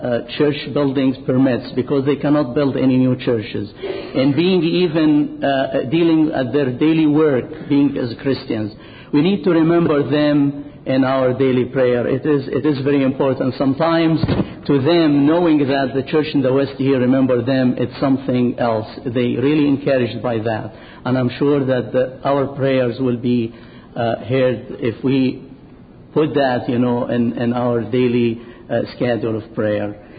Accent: Egypt; now in California, United States; I was born and raised in Egypt, actually. I came here to the United States in 1980, and I'm in the PCA Church over there in California, in Artesia, California, Cornerstone PCA Church.

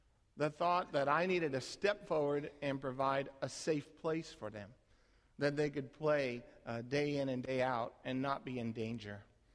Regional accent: Phoenix, Arizona, United States; also born or lived in Dallas; Now, I grew up in Phoenix, Arizona, lived in Dallas, Texas, 20 years.

